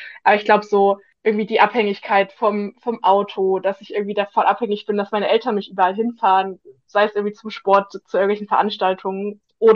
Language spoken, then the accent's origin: German; Thuringia, Germany; ich bin groß geworden im Saale-Orla-Kreis, wie du schon gesagt hast, genau, ein sehr ländlicher Landkreis mit, wir haben ungefähr eine Fläche so groß wie Berlin